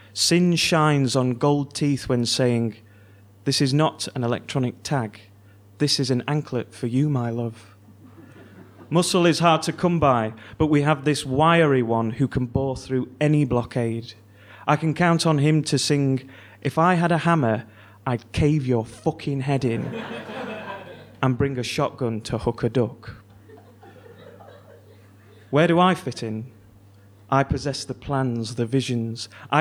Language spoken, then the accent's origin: English; Clay Cross, East Midlands, United Kingdom; So I grew up in Clay Cross in Derbyshire, and I found a picture at my mother's house which sort of summed up my childhood in this place